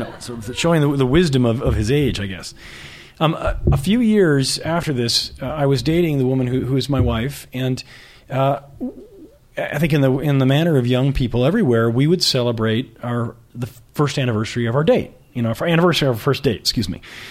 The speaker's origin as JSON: {"language": "English", "town": "Boston", "region": "Massachusetts", "country": "United States", "tie": "born or raised there", "moved": "as an adult", "lives_now": "New York City, United States", "said": "I was raised in the Boston area. And I moved to New York City at the age of 25."}